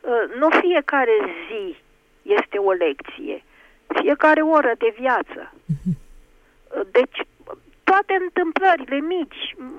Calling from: Piatra Neamț, Neamț County, Romania; din Piatra Neamț.

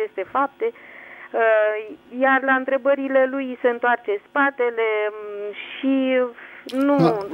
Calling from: Bucharest, Romania; din București

